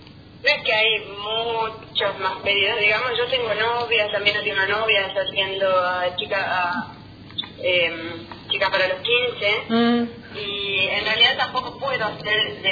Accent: Jardín América, Misiones, Argentina; born there; moved away as an adult; now in Buenos Aires, Argentina; Nací, sí, en Jardín América, ya a los 18 me vine para Buenos Aires

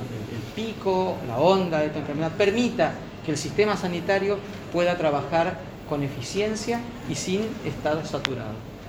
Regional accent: San Pedro, Misiones, Argentina; ustedes no se olviden que yo vengo de San Pedro, nosotros sabemos muchas veces quiénes son los que van y vienen a Brasil todos los días

